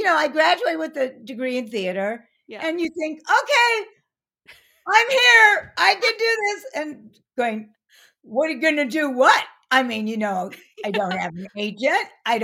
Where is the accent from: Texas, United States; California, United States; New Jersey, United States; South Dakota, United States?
California, United States; Arcadia; also born or lived in Pasadena; Yeah. I grew up in Arcadia. I was born in the hospital. I was born in Pasadena.